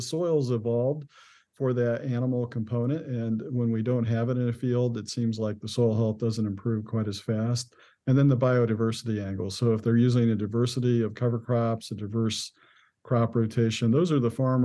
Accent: Illinois, United States; but it's true in other parts, like where I grew up in Illinois, there's very few of the farmers that have cattle.

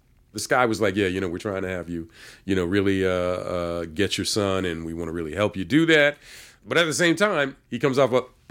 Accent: Philadelphia, Pennsylvania, United States; You know, I'm being from Philly. I mean, you don't play people.

